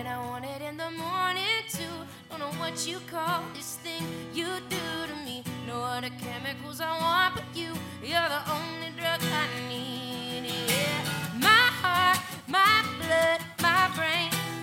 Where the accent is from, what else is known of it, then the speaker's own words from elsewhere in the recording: Chicago, Illinois, United States; now in Nashville, United States; I grew up in Chicago, and I live in Nashville